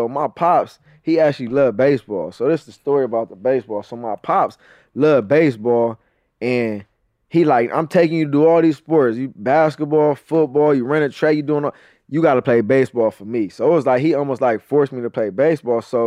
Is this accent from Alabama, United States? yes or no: no; Los Angeles, California, United States; growing up in Leimert Park, you know, Crenshaw and Slauson was literally 10, 15 blocks down the street